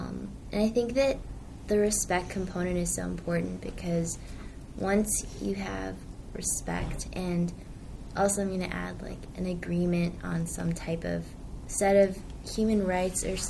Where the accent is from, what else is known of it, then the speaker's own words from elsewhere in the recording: Naperville, Illinois, United States; and I'm from Naperville, Illinois.